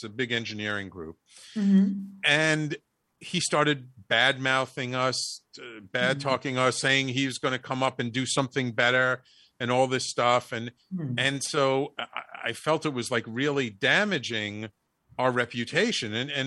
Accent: The Bronx, New York, United States; I'm from the Bronx, you know, I kind of say things plainly

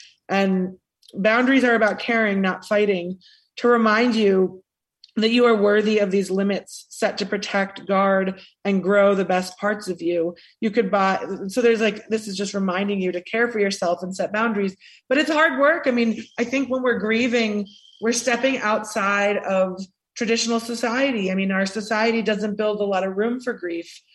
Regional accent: Washington, District of Columbia, United States; Like I'm from Washington, D.C., from a sort of affluent part of the city where lots of unspoken boundaries are a part of our lexicon.

